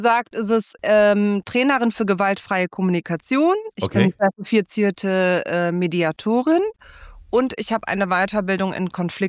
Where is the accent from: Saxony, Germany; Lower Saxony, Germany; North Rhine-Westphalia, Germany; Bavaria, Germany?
North Rhine-Westphalia, Germany; Bochum; accent: Bochum; die Rheinländer sagen, man hört mir das auch an, weil dieses Wat dat und die Art und Weise, wie ich spreche, ist schon... Bochumerisch, würde ich sagen. Und mich verbindet super viel mit meinem Geburtsort. Also okay. Es ist meine Heimat eigentlich.